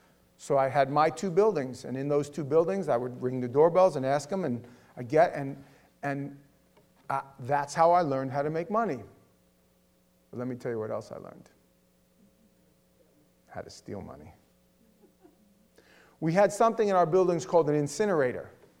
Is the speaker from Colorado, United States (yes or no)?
no; Howard Beach, New York, United States; I was about 11 years old, and I grew up in New York. I grew up in a little town called Howard Beach in the borough of Queens, and I lived in what some people would call tenement projects